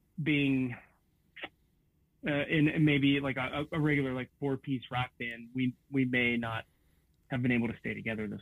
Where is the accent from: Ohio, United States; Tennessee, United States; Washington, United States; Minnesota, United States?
Ohio, United States; Bethel; Actually, technically, the 500 comes from my hometown of Bethel, Ohio to Graceland is 500 miles.